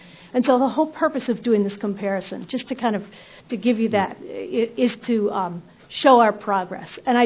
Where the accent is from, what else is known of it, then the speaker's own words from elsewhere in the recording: Vermont, United States; from Vermont.